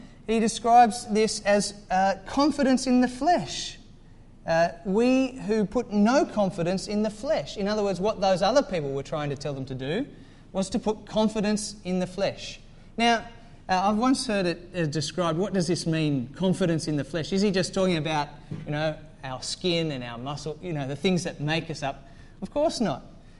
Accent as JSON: {"language": "English", "town": "Sydney", "region": "New South Wales", "country": "Australia", "lives_now": "Little Shelford, United Kingdom", "said": "I'm from Little Shelford this morning, but before that, from Sydney."}